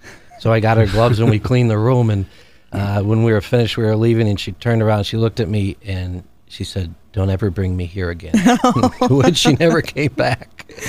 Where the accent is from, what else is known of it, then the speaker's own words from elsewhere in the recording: Dunmore, Pennsylvania, United States; Well, I was born and raised in Dunmore. My family comes from South Scranton. For over 100 years, my family has lived there and continues to live there. I'm a graduate of Dunmore High School